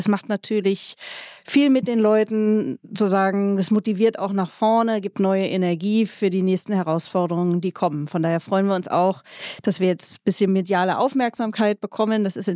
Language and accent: German; Berlin, Germany; Also gerade als Berlinerin so einen wichtigen Meilenstein zu erreichen, die eigene Stadt mit Glasfaser, mit Zukunftstechnologie auszubauen